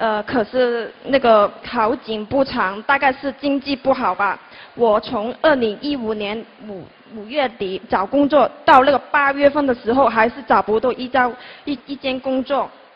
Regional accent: Macau; 大家好，我是来自澳门的同修

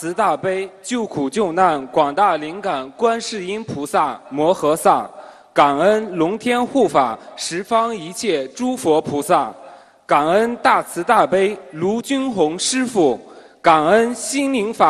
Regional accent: Shandong, China; ，今年刚刚大学英语专业本科毕业。

